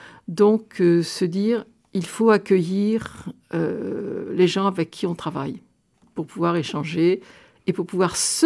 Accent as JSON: {"language": "French", "town": "Rouez", "region": "Pays de la Loire", "country": "France", "said": "comme je suis de Rouez, j'ai repéré que dans la classe, il y avait des gens qui étaient les copains ou les copines de mes frères"}